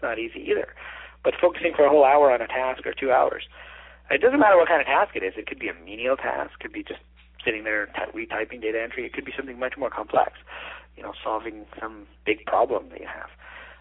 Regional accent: Detroit, Michigan, United States; You know, I grew up in Detroit in a lower middle class family.

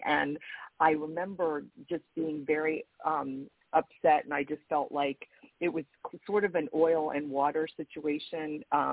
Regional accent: New York, United States; born there; I was born on Long Island, and I was like, I want to go back to New York.

